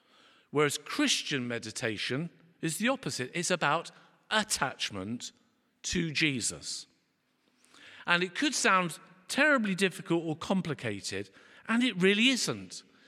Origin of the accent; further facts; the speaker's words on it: Guernsey; so I was brought up in Guernsey